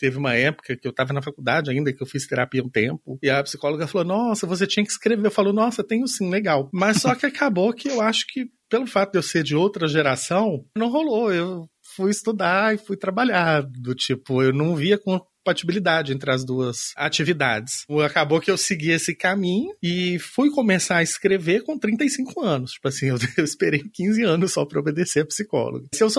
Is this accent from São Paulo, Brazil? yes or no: no; Minas Gerais, Brazil; also born or lived in Pernambuco; now in Tocantins, Brazil; Moro no Tocantins já faz mais de 10 anos, sou de Minas Gerais originalmente, já morei um tempo em Pernambuco também, então eu tenho uma certa tripla cidadania, assim, né, que eu já tive visto de estudo em Pernambuco, né, naturalidade mineira, mas eu tenho a cidadania tocantinense.